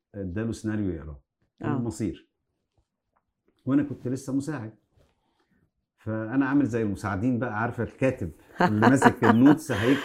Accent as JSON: {"language": "Arabic", "country": "Egypt", "said": "فول اللي هو الأخضر ده اسمه عندنا في مصر فول حراتي"}